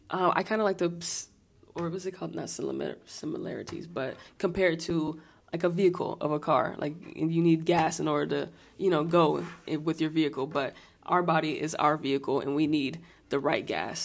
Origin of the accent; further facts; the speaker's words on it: San Antonio, Texas, United States; I'm from San Antonio, Texas